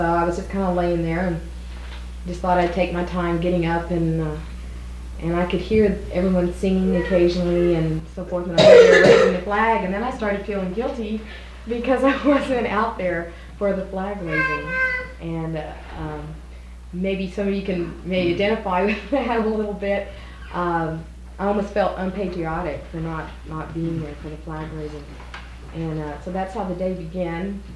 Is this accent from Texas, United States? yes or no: yes; Texas, United States; And every time you'd say, you know, I'm from the United States, I'm from Texas, almost their first response was, ah, Dallas!